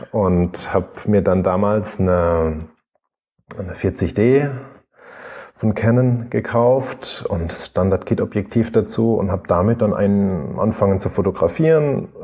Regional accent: Rhineland-Palatinate, Germany; Ich komme aus der Südpfalz.

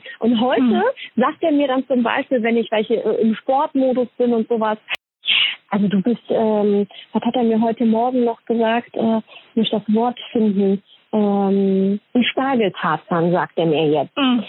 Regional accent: Poland; ich bin Polin und sowas alles.

